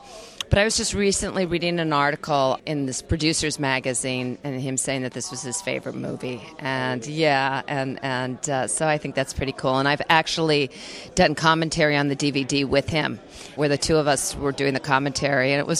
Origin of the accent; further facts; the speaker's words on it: Michigan, United States; Yes, I grew up in Michigan, and I then went on to college and was a theater major, and then I went to the London Academy of Music and Dramatic Arts.